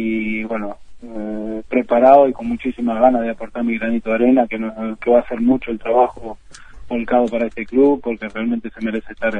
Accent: Uruguay; a parecerse más a nosotros como somos los uruguayos, ¿no?

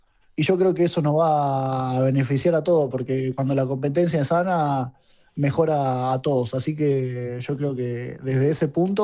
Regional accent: Lincoln, Buenos Aires Province, Argentina; soy de provincia de Buenos Aires, un pueblo llamado Lincoln.

